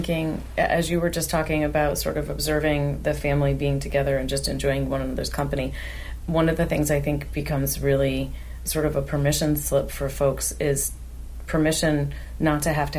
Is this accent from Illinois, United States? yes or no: no; New York, United States; I'm from New York, and so to travel to New York.